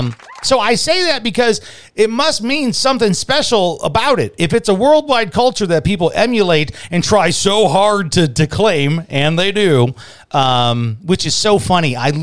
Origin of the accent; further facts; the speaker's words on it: Boston, Massachusetts, United States; Well, I'm from Boston. Yeah? What's your ethnicity? I'm Irish American.